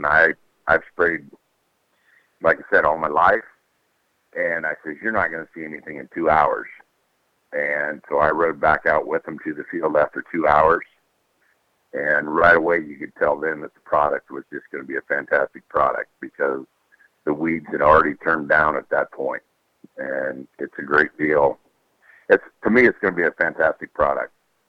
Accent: Adair, Iowa, United States; from Adair, Iowa.

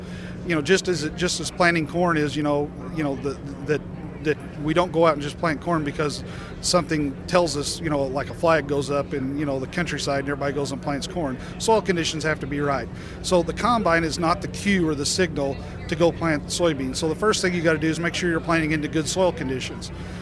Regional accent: Benton, Illinois, United States; from Benton, Illinois.

